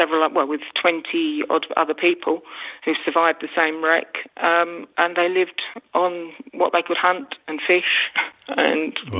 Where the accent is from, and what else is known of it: London, United Kingdom; born or raised there